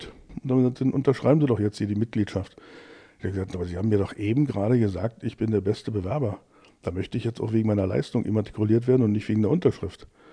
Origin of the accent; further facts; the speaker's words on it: East Germany, Germany; ich komme aus dem Osten, ich würde gerne synchronisieren, ich bin Schauspieler.